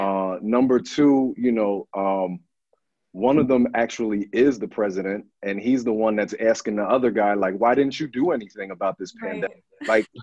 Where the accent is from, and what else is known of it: New Jersey, United States